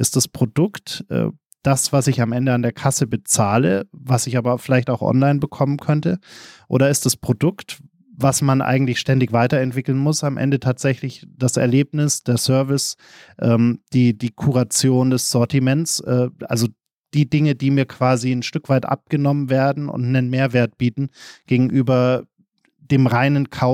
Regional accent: Munich, Bavaria, Germany; Jetzt bin ich als Münchner zwar recht regelmäßig hier in Berlin

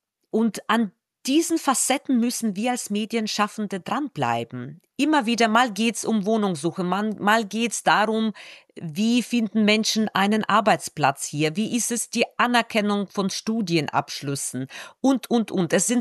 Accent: Ukraine; German is a second language; now in Germany; Na, ich spreche mit Akzent, ich komme aus der Ukraine, ich lebe hier, ich gehe arbeiten.

